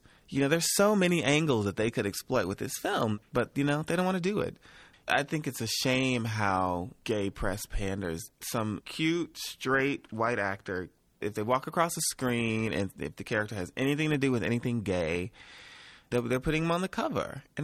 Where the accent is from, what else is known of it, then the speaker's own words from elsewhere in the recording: Mississippi, United States; I remember being a teenager and me and my friends, you know, driving to Jackson. I grew up in Mississippi.